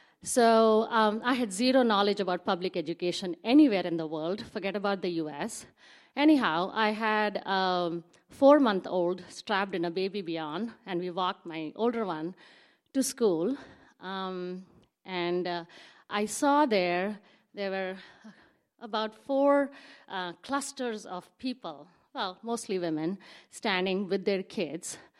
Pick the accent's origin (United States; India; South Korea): India; I grew up in India, and I was sent to a Catholic school.